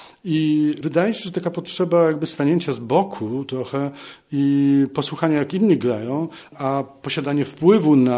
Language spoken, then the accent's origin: Polish; Silesian Voivodeship, Poland; przecież i niedaleko Katowic się urodziłem i niedaleko Katowic chodziłem do szkoły. Tam studiowałem